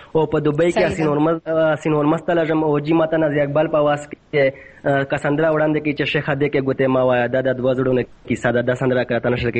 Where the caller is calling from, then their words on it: Khyber Pakhtunkhwa, Pakistan; زه د شمالي وزیرستان د میری لیسې نه خبرې در سره کوم.